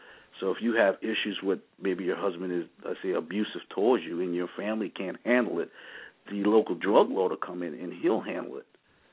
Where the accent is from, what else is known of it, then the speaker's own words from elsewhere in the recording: New York, United States; And I remember growing up in New York, we were more in tune with our neighbors.